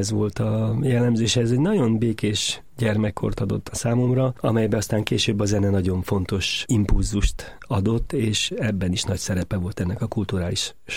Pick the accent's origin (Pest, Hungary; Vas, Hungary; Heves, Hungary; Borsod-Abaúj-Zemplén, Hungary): Pest, Hungary; Pomáz; Budapest mellett egy kis faluban, Pomázon nőttem fel, ami már persze akkor sem volt olyan pici falu, mert egy 8-10 ezer ember legalább lakta az én gyerekkoromban is a 60-as évek elején.